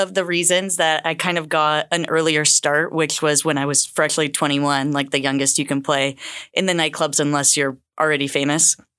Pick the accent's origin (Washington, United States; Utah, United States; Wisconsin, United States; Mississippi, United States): Washington, United States; Issaquah; So I am from Washington. I grew up in Issaquah, which is about like 30 minutes outside of Seattle.